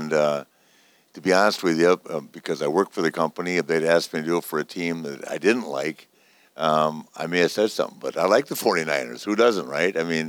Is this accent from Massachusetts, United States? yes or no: no; Minneapolis, Minnesota, United States; I'm from Minneapolis, right?